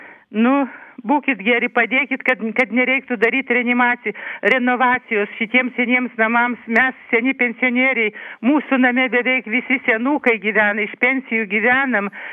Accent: Vilnius, Vilnius County, Lithuania; Aš esu iš Vilniaus … Mes visi Vilniaus žmonės

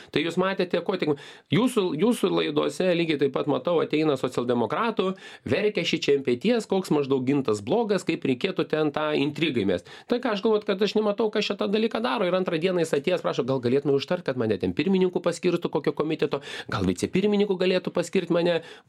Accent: Samogitia, Lithuania; Gal dėl to, kad esu pakankamai tiesmukiškas, esu žemaitis, pasakau tai, ką aš mastau

